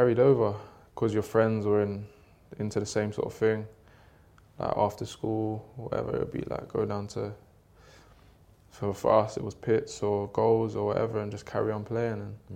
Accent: London, United Kingdom; born or raised there

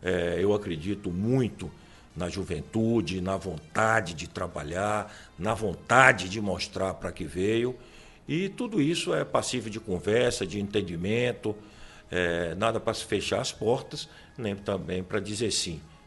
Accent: Ilhéus, Bahia, Brazil; born there; Eu nasci em Ilhéus, tenho 72 anos de idade, 48 anos de médico nessa cidade

